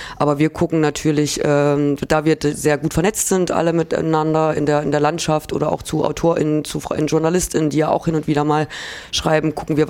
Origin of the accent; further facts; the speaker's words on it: Arnstadt, Thuringia, Germany; ich komme aus Arnstadt und habe da schon seit meiner frühen Jugend Erfahrung mit freien Wählergruppen gemacht